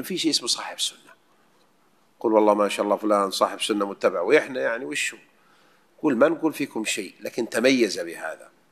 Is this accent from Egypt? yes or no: no; Saudi Arabia; عندنا في المملكة العربية السعودية